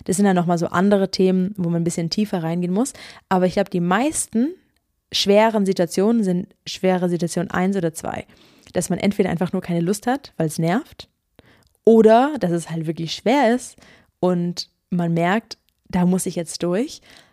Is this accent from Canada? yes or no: no; Ulm, Baden-Württemberg, Germany; nach dieser Zeit in Kanada, war ich wieder ein bisschen in Ulm, wo ich herkomme.